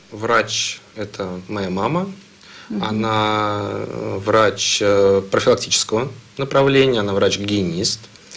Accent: Saint Petersburg, Russia; Я родился в Санкт-Петербурге. У меня родители большую часть жизни прожили в Санкт-Петербурге. И, наверное, я могу о себе говорить, что Санкт-Петербург – это мой родной город.

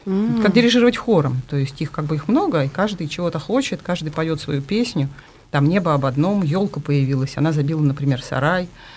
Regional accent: Zelenograd, Moscow, Russia; все детство я родилась и провела в Зеленограде. Это такой далекий район Москвы.

